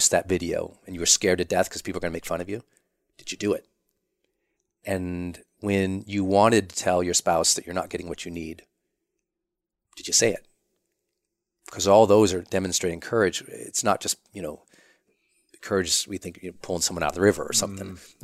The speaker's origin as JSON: {"language": "English", "region": "Montana", "country": "United States", "said": "that's not comfortable for me. I'm from Montana."}